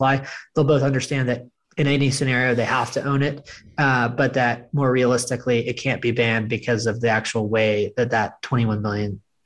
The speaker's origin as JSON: {"language": "English", "town": "Austin", "region": "Texas", "country": "United States", "tie": "born or raised there", "said": "I'm born and raised in Austin. I'm partial to it. It's in Texas."}